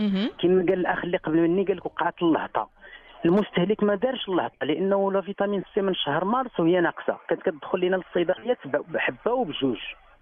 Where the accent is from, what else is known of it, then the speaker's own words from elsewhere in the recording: Morocco; داك الرصيد اللي كان عندنا في المغرب